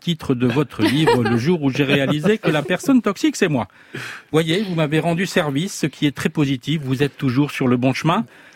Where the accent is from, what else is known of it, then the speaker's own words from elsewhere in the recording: Brest, Brittany, France; born there; Moi aussi, je suis breton, né à Brest, dans le Léon, sous-préfecture du Finistère située au nord et préfecture maritime.